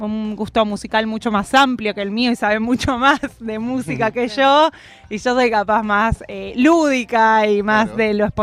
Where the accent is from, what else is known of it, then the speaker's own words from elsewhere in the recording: Palermo, Buenos Aires, Argentina; born there; como todo joven adolescente que nací en Palermo.